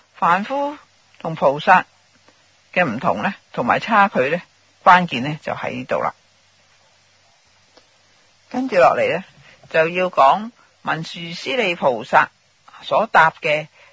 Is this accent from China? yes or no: yes; China; 因为我们中国人呢重这个礼